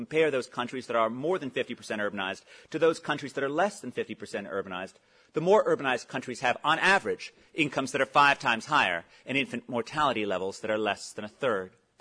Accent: New York, United States; born there; I was born in 1967 in Manhattan

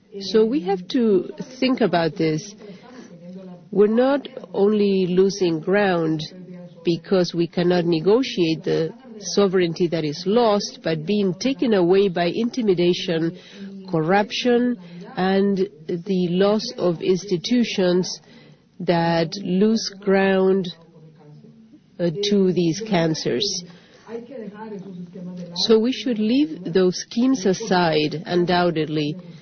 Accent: Colombia; I am from Colombia

